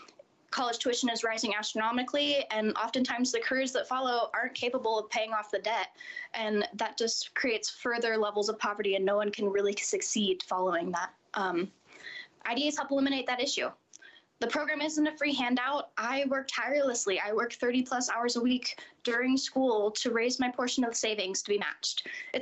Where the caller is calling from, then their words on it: Oregon, United States; I am a senior in high school, and I'm calling from Southern Oregon on behalf of all lower-income, underprivileged, and underrepresented students in the state.